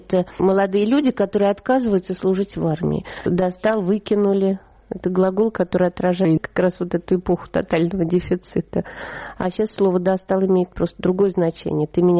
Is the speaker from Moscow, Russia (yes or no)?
yes; Moscow, Russia; Я москвичка, да, так мы скажем.